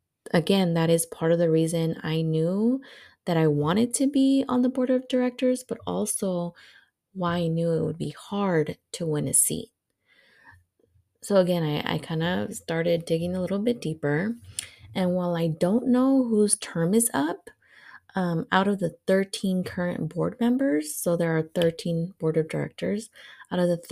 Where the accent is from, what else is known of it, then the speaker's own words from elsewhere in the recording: California, United States; the Bay Area and I say we because I'm from the Bay Area, will be left without representation.